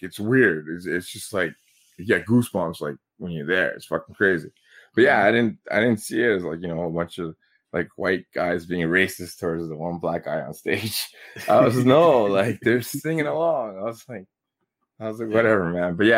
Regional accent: Bronx, New York, United States; I grew up a different way, but I grew up in the Bronx. So that's just how it was.

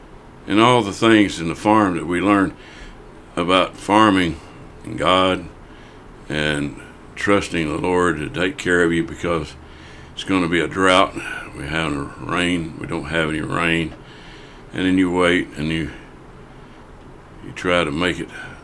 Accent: Tyler, Texas, United States; I was born here. I changed zip codes, though. I have moved around inside Smith County, but stayed basically in Smith County and farmed for year

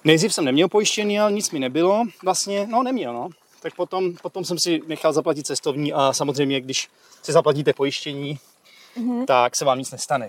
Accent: Poděbrady, Central Bohemian Region, Czechia; Já jsem z Poděbra, takže to není tak daleko.

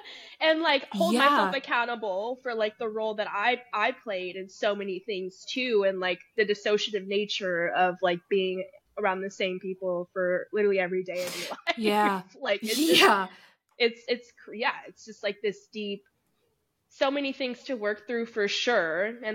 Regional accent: Lake Hill, Texas, United States; moved away; I moved out of Texas. And I'm like, even though I came from Texas, I still went to a rather diverse school.

